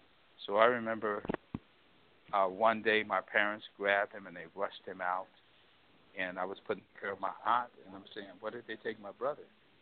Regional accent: St. Louis, Missouri, United States; Well, I grew up in St. Louis, Missouri. Both my parents were born in Anniston, Alabama, and they grew up as friends.

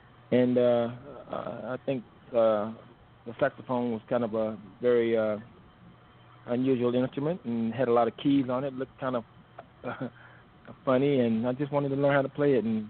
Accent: Danville, Kentucky, United States; born there; I was born in Danville, Kentucky, also known as the City of First, because there's been many firsts in that little town.

